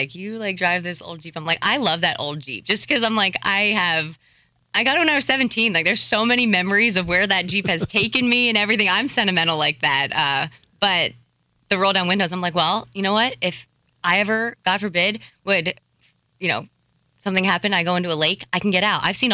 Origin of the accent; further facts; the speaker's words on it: Hershey, Pennsylvania, United States; I'm from Hershey, Pennsylvania, which is a huge hockey town.